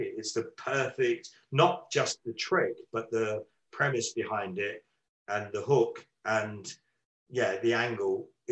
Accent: United Kingdom; because we're British, we have a break on

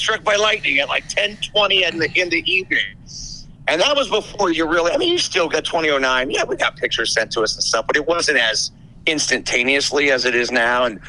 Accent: Chagrin Falls, Ohio, United States; I grew up in Chagrin Falls on the east side of Cleveland.

